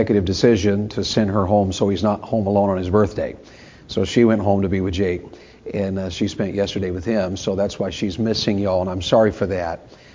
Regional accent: Tennessee, United States; also born or lived in Florida / Ohio; I'm from Florida. Actually, I grew up in Tennessee and I married a Yankee. So we lived in Ohio for 18 years.

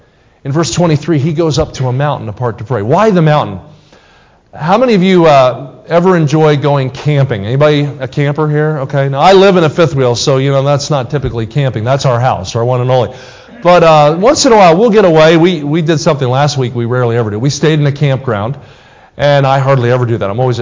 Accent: Kansas City, Missouri, United States; I'm from Kansas City. That's my team.

